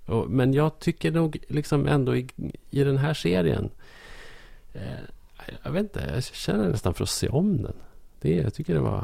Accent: Norrland, Sweden; alltså som norrlänning

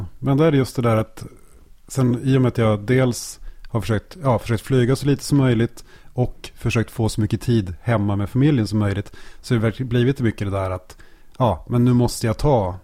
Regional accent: Bollstabruk, Västernorrland County, Sweden; also born or lived in Salem; Och så fick de jobb då i Bollstabruk utanför Kramfors.

